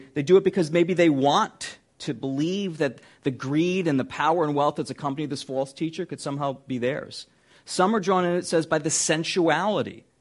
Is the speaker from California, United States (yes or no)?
yes; California, United States; Some in Jerusalem, some in significant places like my hometown in California.